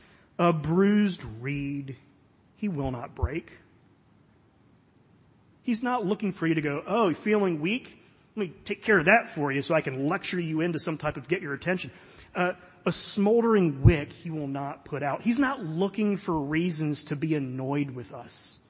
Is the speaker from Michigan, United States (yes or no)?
no; Florida, United States; I grew up in Florida